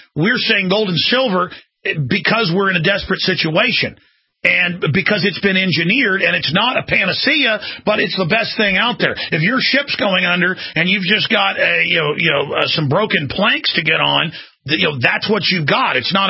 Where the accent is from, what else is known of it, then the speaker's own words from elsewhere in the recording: Texas, United States; I'm a Texan. I'm an American. I'm a trailblazer.